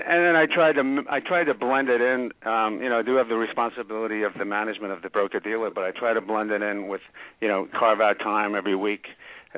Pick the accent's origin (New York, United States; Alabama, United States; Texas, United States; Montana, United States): New York, United States; also born or lived in Colorado; I was born and raised on Long Island, Brian, and then went to school, went to college out west and spent some time in Colorado before returning to New York in 1980.